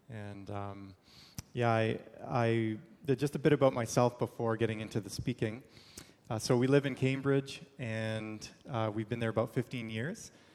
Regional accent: Zambia; born there; I was born in Zambia, Africa, on the mission field. My dad was a missionary. Parents were missionaries there for 6 years, and I was born during that time.

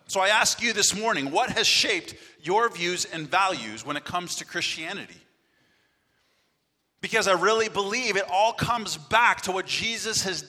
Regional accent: Canada; I'm from Canada. I'm born and raised there.

